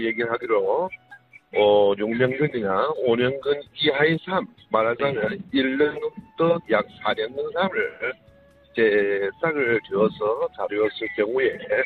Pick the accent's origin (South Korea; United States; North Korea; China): China; Heilongjiang; 저는 고향이요. 흥룡강 개동현이라는데